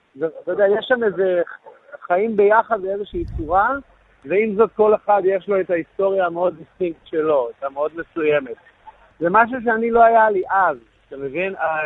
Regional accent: Givatayim, Tel Aviv District, Israel; כן, אני גדלתי בגבעתיים, משפחה שלי מרמת גן ויד אליהו וירושלים וכל מיני מקומות.

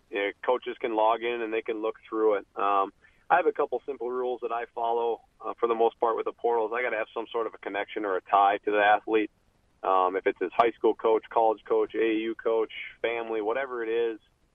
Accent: North Branch, Minnesota, United States; And I'm from the Twin Cities area. I grew up in North Branch, Minnesota.

